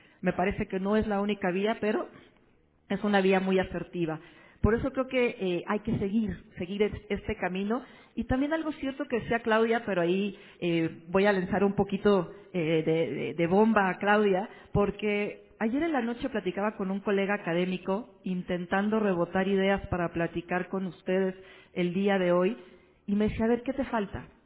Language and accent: Spanish; Mexico City, Mexico; algo muy local que somos la Ciudad de México, en este gran país que es México? Ustedes saben que somos cerca de 120 millones de mexicanos.